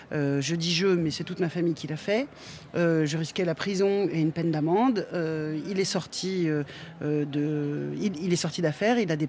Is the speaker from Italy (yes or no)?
no; France; En plus, on est français et on a ça dans les tripes.